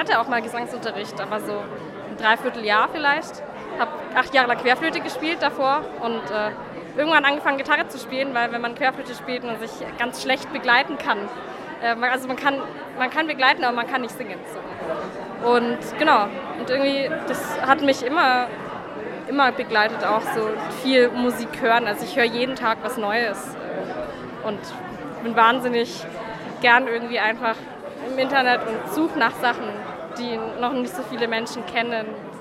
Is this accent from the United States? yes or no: no; Nuremberg, Bavaria, Germany; ich bin 21 und ich bin aus Nürnberg.